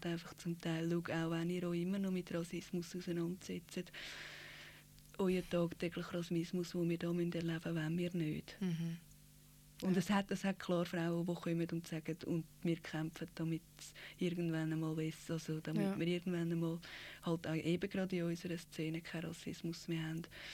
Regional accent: Switzerland; Also gerade als Schweizerin

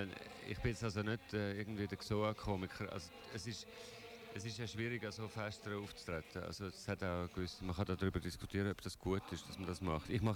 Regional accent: Zurich, Switzerland; Bülach ist, bin ich in der Nähe aufgewachsen. Bülach ist für mich so ein Topos von der Schweiz.

